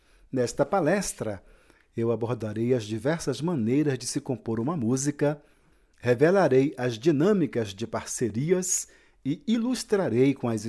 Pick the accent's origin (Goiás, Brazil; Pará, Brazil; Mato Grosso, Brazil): Pará, Brazil; Belém; born there; now in Brasília, Brazil; nasci em Belém do Pará, mas eu vivo em Brasília há 38 anos.